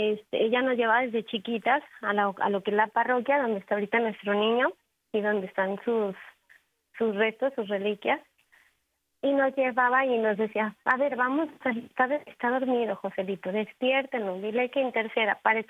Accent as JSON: {"language": "Spanish", "town": "Sahuayo", "region": "Michoacán", "country": "Mexico", "said": "yo soy de Saguayo, Michoacán. Aquí en la tierra cristera natal de nuestro niño José Sánchez del Río."}